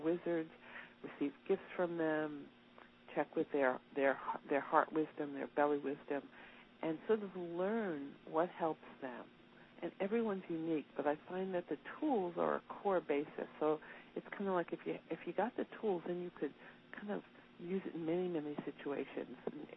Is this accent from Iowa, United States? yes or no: no; New York, United States; born there; now in Los Angeles, United States; I'm living in L.A. now, although I'm a New Yorker by birth